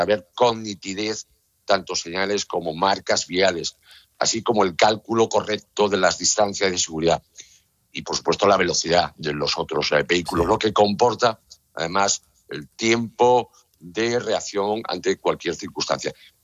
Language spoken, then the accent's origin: Spanish; Vigo, Galicia, Spain; la fábrica viguesa de mi ciudad natal acaba de fabricar la unidad 2 millones